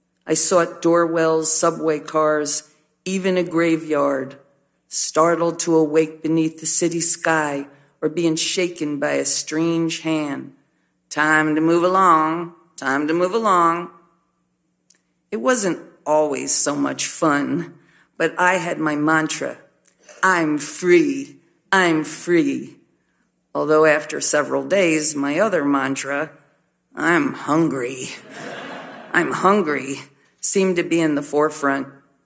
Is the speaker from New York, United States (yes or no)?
no; New Jersey, United States; I was from South Jersey. Truthfully, I had never even seen hashish.